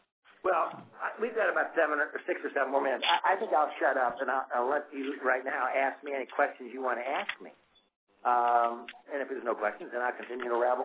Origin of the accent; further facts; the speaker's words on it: St. Joseph, Illinois, United States; St. Joseph, Illinois, which is basically Champaign, Illinois, right in the middle of the state. So we're 2 hours from Chicago, an hour and 15 minutes from Indy, two and a half hours from St. Louis.